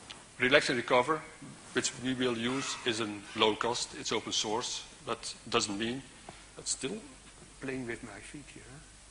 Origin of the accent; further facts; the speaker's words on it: Belgium; I'm from Belgium. Who am I? You can see I'm a senior